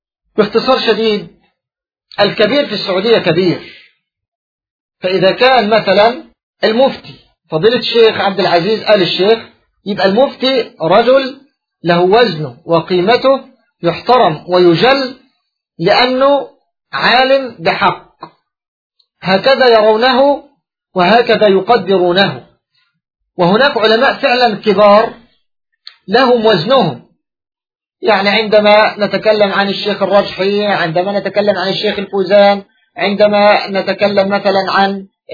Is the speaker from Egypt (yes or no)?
yes; Egypt; والاتجاهات عندنا في مصر، فده اللي بيعمق مسألة الخلاف والتشرذم الذي نحن عليه في مصر هنا.